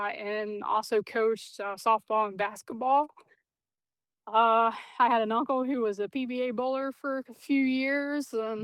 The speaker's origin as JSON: {"language": "English", "town": "Charleston", "region": "West Virginia", "country": "United States", "tie": "born or raised there", "said": "Well, I grew up in Charleston, West Virginia."}